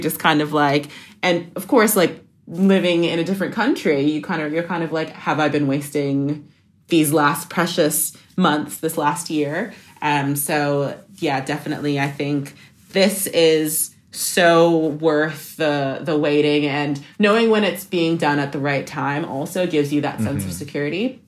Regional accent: Canada; And especially as a Canadian, I don't want to like stereotype myself, but coming here

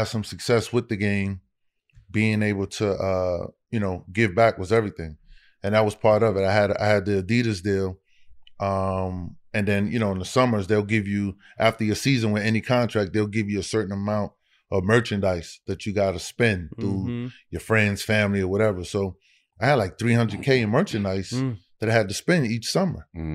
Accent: New Jersey, United States; Remember, bro, I'm from Paso, New Jersey.

